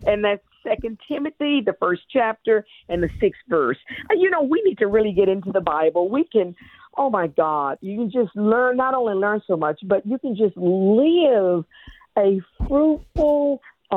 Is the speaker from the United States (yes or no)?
no; Germany; Actually, I grew up in Germany and as a military brat